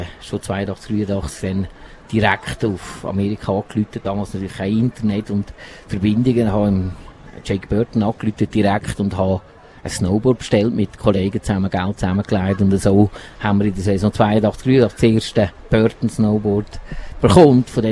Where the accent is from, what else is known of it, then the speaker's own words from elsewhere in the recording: Andermatt, Uri, Switzerland; Ich bin im Tal geboren, zu Realb und zu Andermatt aufgewachsen.